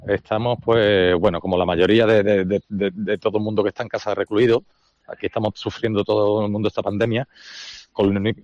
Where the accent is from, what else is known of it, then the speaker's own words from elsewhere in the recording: Spain; now in Philippines; somos muchos españoles todavía los que estamos repartidos por las islas filipinas